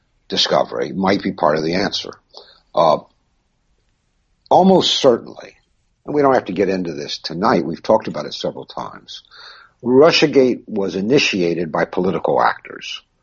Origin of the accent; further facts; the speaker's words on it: Kentucky, United States; I grew up in Kentucky. I was educated in Indiana with these very people that they now so denigrate.